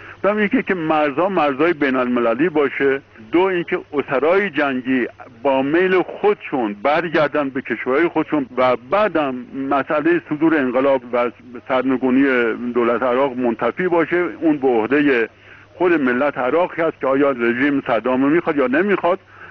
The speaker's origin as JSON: {"language": "Persian", "country": "Iran", "said": "به عنوان یه ایرانی مسئول بالاخره من احساس مسئولیت به وطنم میکنم"}